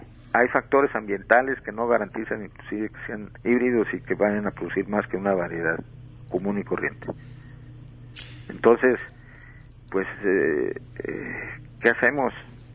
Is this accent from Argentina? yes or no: no; Mexico; el alimento básico de nosotros como pueblo mexicano es el maíz.